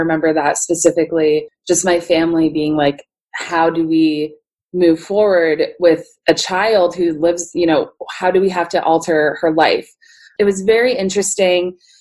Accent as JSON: {"language": "English", "region": "Pennsylvania", "country": "United States", "tie": "born or raised there", "said": "So we, growing up in Pennsylvania, it was, you know, the summers would be very hot, the winters were very dry"}